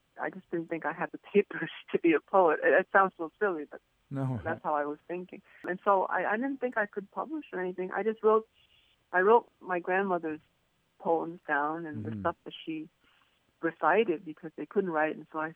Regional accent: Hartford, Connecticut, United States; Well, you know, I grew up in Hartford, and there were very few fire escapes, believe it or not. And I worked in tobacco fields in the Connecticut River Valley, so it was in the country.

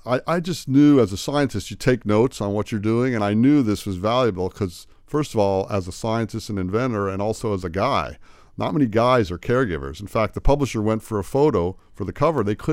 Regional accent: North Miami Beach, Florida, United States; I'm from North Miami Beach, and I went to school at NMB, and I went to Florida State for a bachelor's and master's, and I went to Hawaii and got my PhD.

